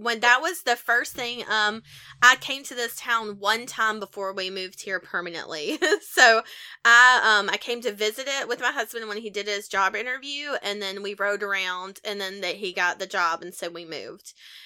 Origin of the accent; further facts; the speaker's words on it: Easley, South Carolina, United States; It reminds me a lot of the town I grew up in South Carolina. So, Easley, shout out.